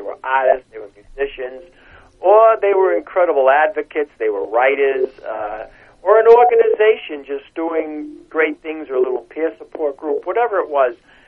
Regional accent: Massachusetts, United States; Well, maybe it's confusing because I am originally from Massachusetts.

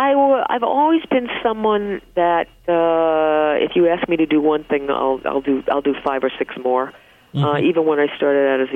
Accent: Bronx, New York, United States; I was born in the Bronx, middle class upbringing, mm-hmm. public school education all the way.

